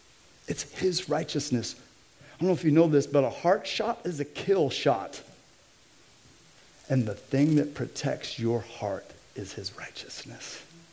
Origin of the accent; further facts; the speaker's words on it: United States; I grew up in a Christian home. How could I do anything wrong? I'm American.